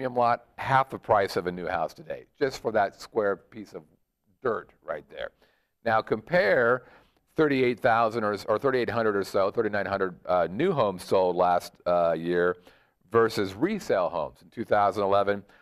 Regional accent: California, United States; Now, you know, we come from California where that number is...

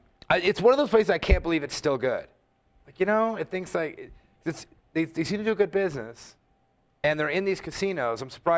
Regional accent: California, United States; now in Nevada, United States; Yeah, like we're from California initially. You can't even have certain kind of snakes.

